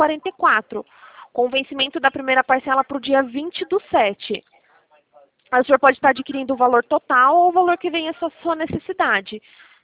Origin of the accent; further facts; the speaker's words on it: Itatiba, São Paulo, Brazil; É que eu sou aqui de Itatiba também.